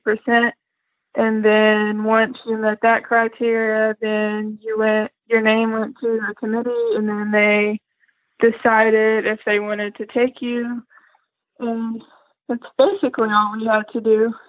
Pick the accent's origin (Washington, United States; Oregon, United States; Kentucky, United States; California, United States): Kentucky, United States; I'm from Kentucky. Great state. I'm 20 years old